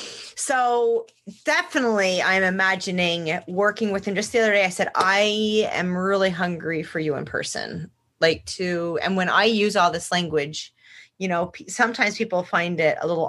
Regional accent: Pennsylvania, United States; He grew up on the other end of the state. He grew up in Western Pennsylvania. I grew up in Eastern Pennsylvania.

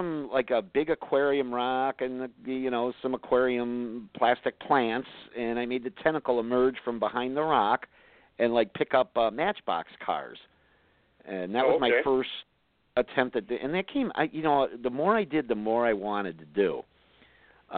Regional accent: Bedford Heights, Ohio, United States; I grew up in Bedford Heights. Well, I didn't grow up. I got older.

